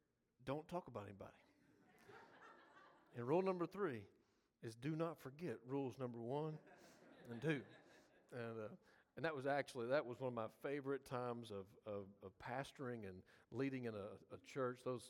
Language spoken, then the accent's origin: English; Mayfield, Kentucky, United States; in Mayfield, Kentucky, where I've been the last 12 years, it's my hometown, it's my home church, my home people.